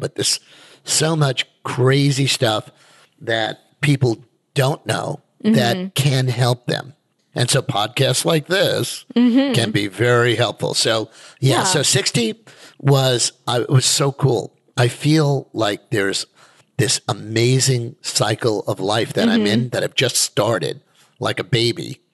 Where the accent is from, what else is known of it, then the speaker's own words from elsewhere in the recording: Five Towns, New York, United States; I grew up, you know, you and I, we came from the Five Towns.